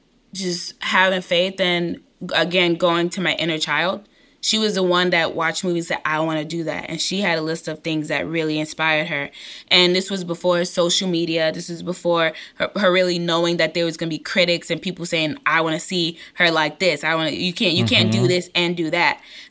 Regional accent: Brooklyn, New York, United States; I'm from East New York, Brooklyn. I didn't see a lot of people who came from areas like mine.

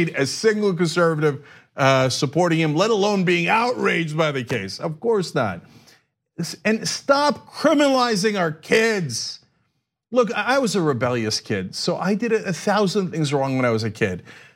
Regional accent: Cuba; I was from Cuba. I could leave the country whenever I want if I don't like it here.

